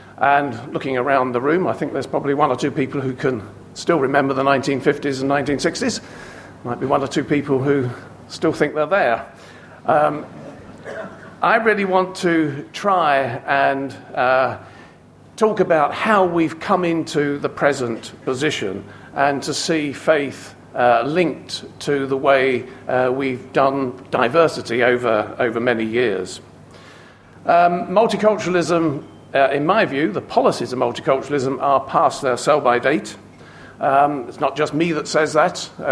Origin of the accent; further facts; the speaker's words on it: London, United Kingdom; I was brought up here in London.